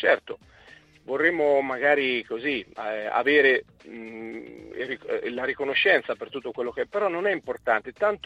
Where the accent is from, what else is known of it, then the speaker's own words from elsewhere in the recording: Ancona, Marche, Italy; io sono d'Ancona perché siamo dorici, no?